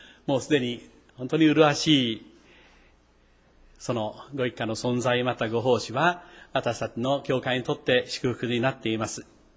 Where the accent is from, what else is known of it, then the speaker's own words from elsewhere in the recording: Kochi, Japan; 私の出身地の高知はまた独特の県民性を持っています。